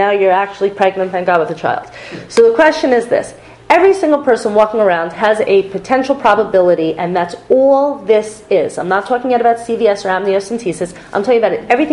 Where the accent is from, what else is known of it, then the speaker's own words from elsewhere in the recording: New Jersey, United States; I mean, I grew up in New Jersey. They literally came to all the high schools and they test